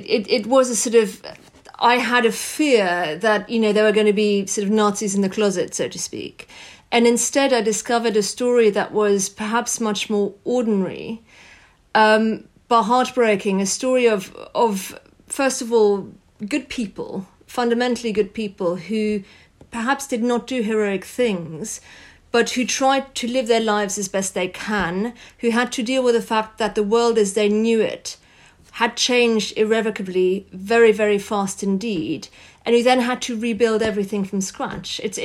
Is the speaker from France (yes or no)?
yes; France; Well, my mother, you know, moved from Germany when she was 18 and rebuilt her life in France. So I grew up in France.